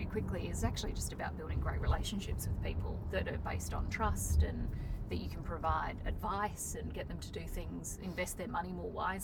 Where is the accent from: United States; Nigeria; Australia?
Australia; Adelaide, South Australia; So I grew up in Adelaide, in Happy Valley, and always thought it was...